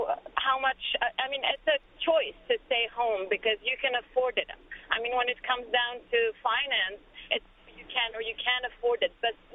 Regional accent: France; English is a second language; also born or lived in Algeria; now in United States; So, in fact, I come from France, but I'm originally born in Algeria. And I went to France for graduate school. And then we moved to the U.S. when my husband got a job here.

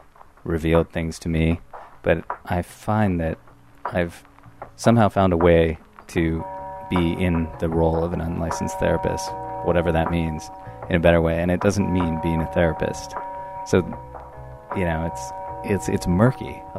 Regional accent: Los Angeles, California, United States; I grew up in Los Angeles. I'm Jewish. Those things usually mean you have some or many experiences with therapy.

